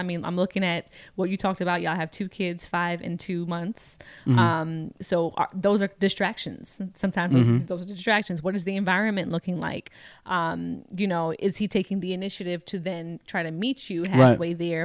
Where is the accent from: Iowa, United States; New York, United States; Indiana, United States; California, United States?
New York, United States; Brooklyn; I'm 32 from Brooklyn.